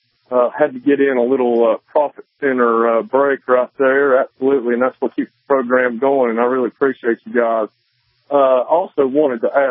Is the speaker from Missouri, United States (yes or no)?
no; North Carolina, United States; accent: southern United States; I don't know if you can tell by my accent or not, but I am a native of the southern United States and in western North Carolina